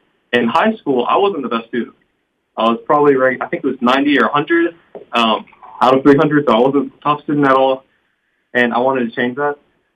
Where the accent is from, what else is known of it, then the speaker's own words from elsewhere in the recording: Port Neches, Texas, United States; So I'm from Port Neches, Texas, and I kind of knew that I was going to go to Lamar University.